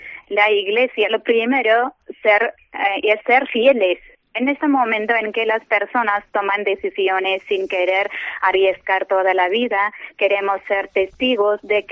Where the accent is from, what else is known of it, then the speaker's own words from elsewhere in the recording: India; Spanish is a second language; now in Segovia, Spain; Soy de la India, ya me lo has dicho. Llevo 27 años en esta comunidad y en la diócesis de Segovia, por supuesto.